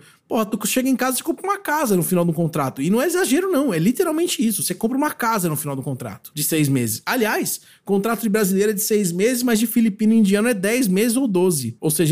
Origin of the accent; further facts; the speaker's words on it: Brazil; E pasme, eu, como brasileiro, entrava como garçom.